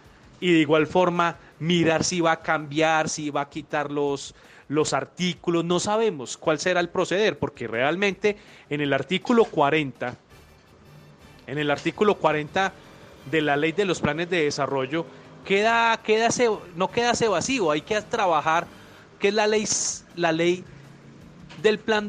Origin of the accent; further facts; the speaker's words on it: Colombia; Nosotros no tenemos el control como ciudadanos colombianos del Internet